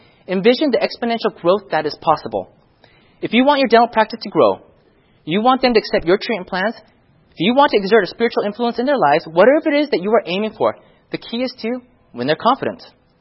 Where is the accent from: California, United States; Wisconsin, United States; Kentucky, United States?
California, United States; Sometimes I find out that they moved from California. I'm from California.